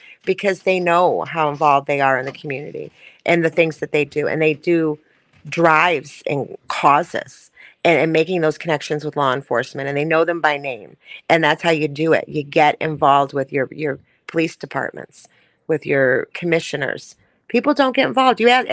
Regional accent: Detroit, Michigan, United States; So I grew up in Southwest Detroit.

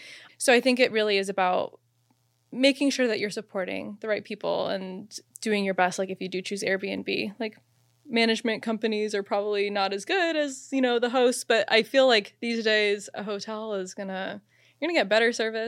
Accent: Phoenix, Arizona, United States; like I'm from Phoenix, Arizona, and there, all these houses are just getting bought up

